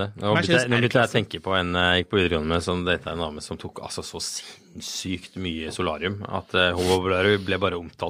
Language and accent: Norwegian; Arendal, Agder, Norway; jeg er jo da født og oppvokst i Sørlandsbyen Arendal.